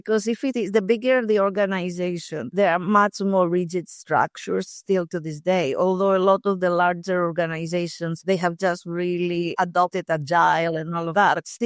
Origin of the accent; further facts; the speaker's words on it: Greece; moved away as an adult; I was born and raised in Greece. And I did my first degree in Greece, in one of our best universities in there, and in engineering, of course.